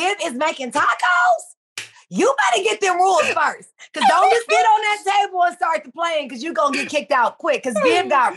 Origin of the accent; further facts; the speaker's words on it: Los Angeles, California, United States; I am born and raised in South Central. My parents had us in South Central. When they started making a little bit more money, my mom wanted to move to the burbs.